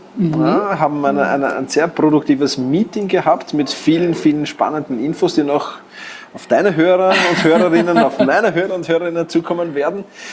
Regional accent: Vienna, Austria; wie du vielleicht schon hörst, ich komme aus Wien.

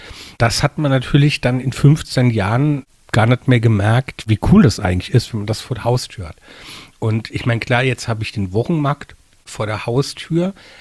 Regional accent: Rhineland-Palatinate, Germany; weil vom Grundsatz bin ich ja ein Landei. Also ich bin ja auf dem Land in einem Weinort geboren und habe auch lustigerweise mal ganz kurz für ein halbes Jahr, aber wirklich noch nie direkt in Mainz gewohnt, aber immer an der Mainzer Grenze. Ich bin ja auch in Mainz zur Schule gegangen

